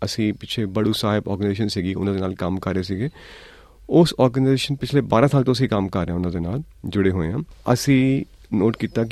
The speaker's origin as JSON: {"language": "Punjabi", "town": "Jalandhar", "region": "Punjab", "country": "India", "said": "ਮੈਂ ਜਲੰਧਰ ਤੋਂ ਬਿਲੋਂਗ ਕਰਦਾ ਹਾਂ। ਮੇਰੀ ਫੈਮਿਲੀ ਵੀ ਹਾਲੇ ਵੀ ਜਲੰਧਰ ਚ ਹੈਗੀ ਹੈ, ਉੱਥੇ ਹੀ ਰਹਿੰਦੇ ਨੇ। ਤਾਂ ਅਸੀਂ ਪਿੱਛੋਂ ਪਾਰਟੀਸ਼ਨ ਤੋਂ ਪਹਿਲਾਂ ਅਸੀਂ ਜਦੋਂ ਇੱਥੇ ਆਏ, ਪੰਜਾਬ 'ਚ ਆਏ, ਤਾਂ ਪਹਿਲਾਂ ਅਸੀਂ ਸਾਰੇ ਫਾਰਮਿੰਗ ਕਰਦੇ ਸੀਗੇ ਉੱਥੇ ਸਿਆਲਕੋਟ ਵਿੱਚ।"}